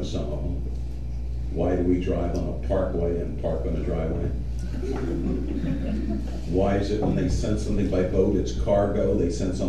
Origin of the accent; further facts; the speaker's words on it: Philadelphia, Pennsylvania, United States; And I grew up in Philadelphia, very tough neighborhood in Philadelphia.